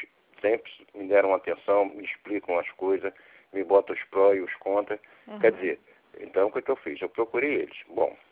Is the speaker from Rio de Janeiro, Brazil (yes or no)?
yes; Rio de Janeiro, Brazil; Eu sou de Realengo.